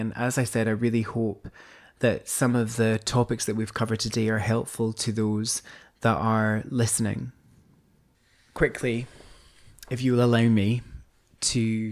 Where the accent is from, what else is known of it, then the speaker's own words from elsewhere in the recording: Glasgow, Scotland, United Kingdom; I felt like I was going up in the world because I'm from Glasgow, but I felt like I really made it when I got to Edinburgh, you know?